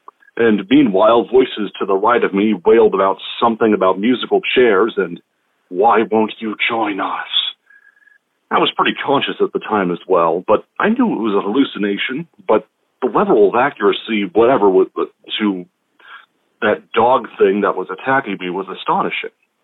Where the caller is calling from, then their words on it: Washington, United States; Hello, STWYTK gang. … from Washington State.